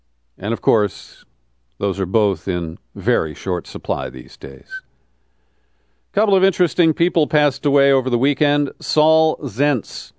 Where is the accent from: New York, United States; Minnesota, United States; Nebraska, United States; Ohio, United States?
Ohio, United States; Cincinnati; growing up in Cincinnati, just up the Ohio River from Bowling Green, this song's always meant